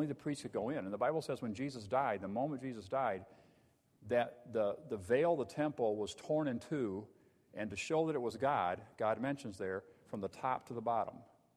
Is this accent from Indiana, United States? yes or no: no; Illinois, United States; And when I grew up in Illinois, we had a fellowship of Baptist churches in central Illinois.